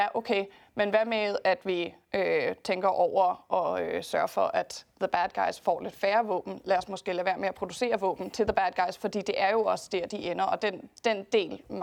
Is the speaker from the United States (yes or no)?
yes; United States; Jeg er vokset op i USA, og jeg kan huske, dengang jeg var i high school